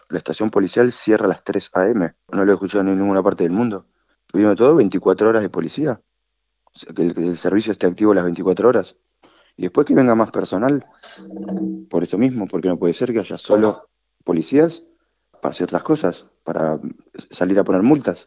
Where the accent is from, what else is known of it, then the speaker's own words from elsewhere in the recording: Argentina; now in Australia; Yo soy de Argentina y estamos un poco acostumbrados en Argentina a que estas cosas pasen. Pero venir a Australia